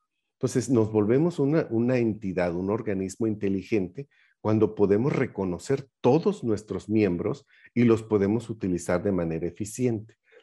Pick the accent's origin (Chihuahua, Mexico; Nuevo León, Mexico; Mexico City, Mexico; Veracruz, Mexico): Veracruz, Mexico; Les recuerdo que soy veracruzano